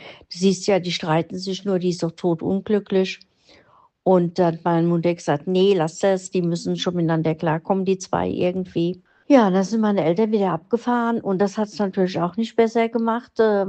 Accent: Mainz, Rhineland-Palatinate, Germany; moved away; Ich bin doch auch aus Mainz.

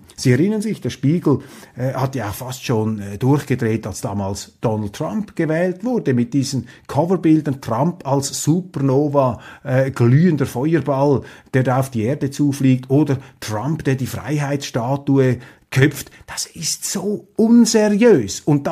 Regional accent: Switzerland; das sage ich als Schweizer

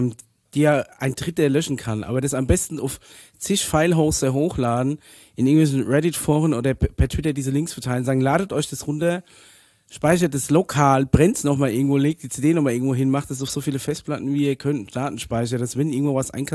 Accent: Gudensberg-Maden, Hesse, Germany; Ich bin aus dem Ortsteil Gudensberg-Maden.

